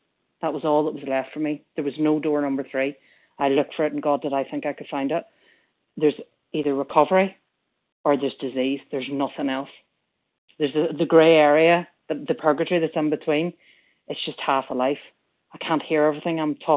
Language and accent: English; Ireland; now in Manchester, United Kingdom; I'm based in Manchester, Irish, but based in Manchester in the UK.